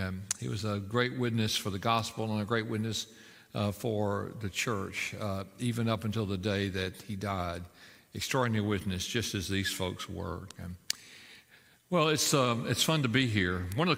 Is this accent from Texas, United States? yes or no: yes; Baytown, Texas, United States; I grew up in Baytown, just down the way.